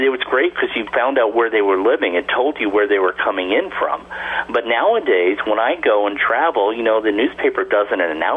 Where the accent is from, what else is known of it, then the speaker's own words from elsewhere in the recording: New York, United States; As late as the 1960s, where I grew up in New York, the local newspaper published a list of people admitted to the hospital.